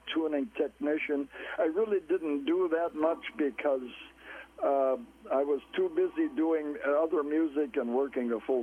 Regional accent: Minnesota, United States; I was born in St. Peter Hospital in 1942, and my parents lived for 2 years in Le Sueur, Minnesota.

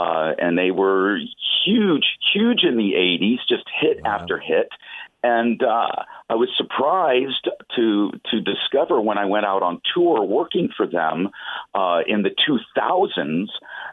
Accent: Springfield, United States; I grew up here in Springfield. I have always felt like a Springfield kid.

